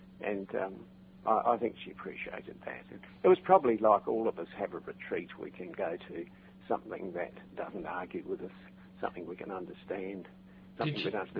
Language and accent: English; South Australia, Australia; Even I was brought up that way in South Australia. Very, very, very British, very loyal.